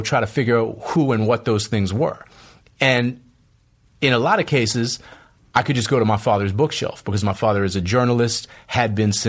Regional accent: Boston, Massachusetts, United States; I grew up in Boston, which is a very segregated city

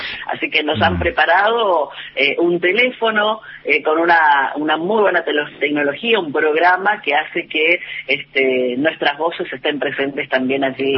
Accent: Presidencia Roque Sáenz Peña, Chaco, Argentina; born there; En Presidencia Roque Salteña, en la provincia del Chaco.

